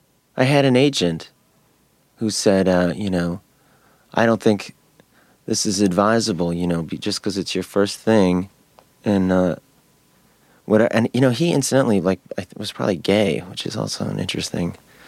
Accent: New York City, New York, United States; I grew up in the Village, you know, it was my, I loved it. I loved Washington Square Park

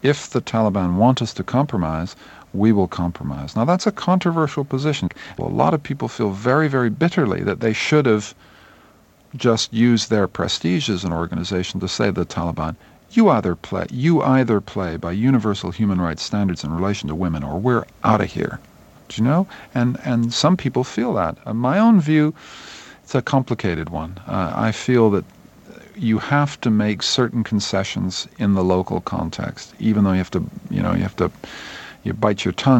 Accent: Canada; Well, I'm a Canadian.

